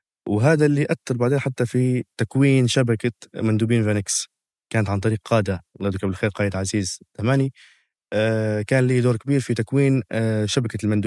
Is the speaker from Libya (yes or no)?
yes; Tripoli, Tripoli District, Libya; ولدت في 1998، نشأت في وسط طرابلس شارع الزاوية،